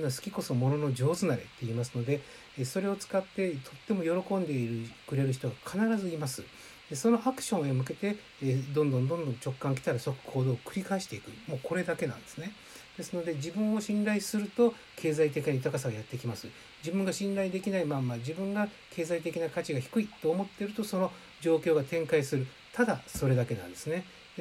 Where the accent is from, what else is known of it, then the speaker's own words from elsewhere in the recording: Hiroshima, Japan; 私も何を隠そう、うん、広島県出身ですので、子供の頃からずっとやっぱカープは応援してますけれども